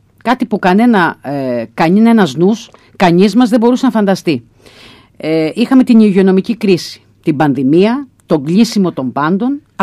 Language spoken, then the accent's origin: Greek; Heraklion, Crete, Greece; είμαστε άνθρωποι, που γεννηθήκαμε στο Ηράκλειο, μεγαλώσαμε στο Ηράκλειο, ζούμε στο Ηράκλειο μετά από επιλογή μας